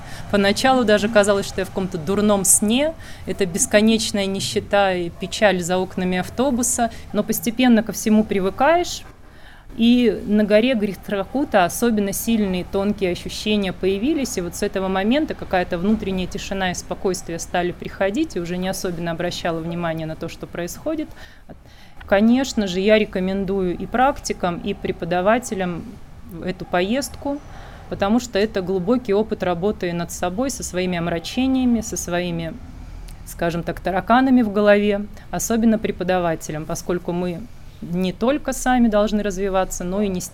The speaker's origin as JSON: {"language": "Russian", "region": "Moscow", "country": "Russia", "said": "я из Москвы."}